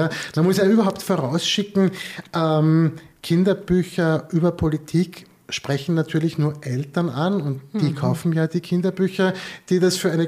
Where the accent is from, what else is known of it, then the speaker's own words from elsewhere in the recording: Austria; wo ich jetzt als Österreicher extra noch nachgeschaut habe